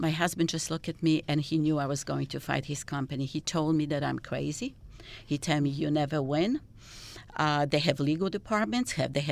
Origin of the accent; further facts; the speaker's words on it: Poland; born there; English is a second language; because I was born in Poland in a socialist country